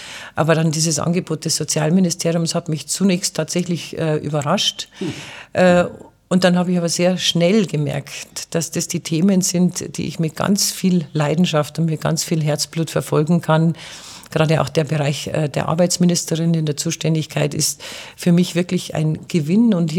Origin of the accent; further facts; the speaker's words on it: Bavaria, Germany; Dauerhaft nicht, weil das ist meine Heimat, hier bin ich verwurzelt